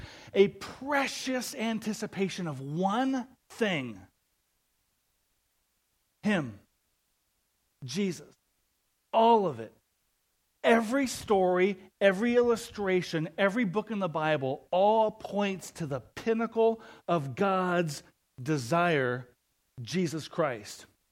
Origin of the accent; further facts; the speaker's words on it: Denver, Colorado, United States; also born or lived in Castle Rock; But loved growing up in Denver.